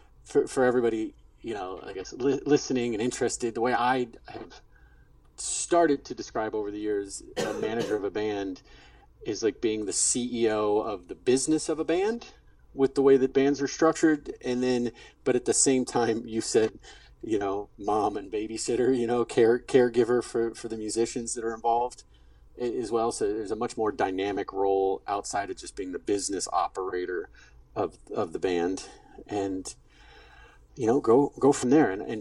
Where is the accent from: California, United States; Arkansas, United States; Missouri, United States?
Missouri, United States; St. Louis; My parents were from there originally, so when my dad got out of the Navy, I grew up in St. Louis. Middle school, you know, elementary, middle school, high school in St. Louis.